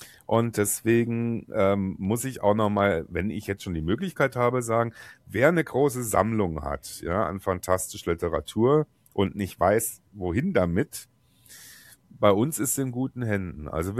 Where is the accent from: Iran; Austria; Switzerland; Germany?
Germany; moved away; Ich fahre ab und zu nach Deutschland. Ich komme ja aus Deutschland